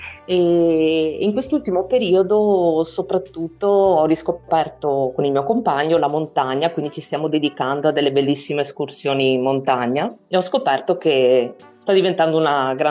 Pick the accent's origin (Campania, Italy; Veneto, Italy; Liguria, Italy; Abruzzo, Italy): Veneto, Italy; Totalmente venete, ma sono siciliana di adozione